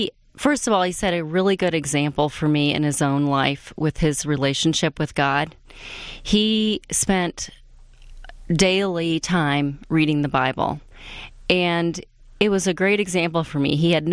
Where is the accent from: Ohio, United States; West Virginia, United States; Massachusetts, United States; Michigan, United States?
Michigan, United States; Troy; Well, I grew up in Michigan, primarily in Troy. I went to Troy High School.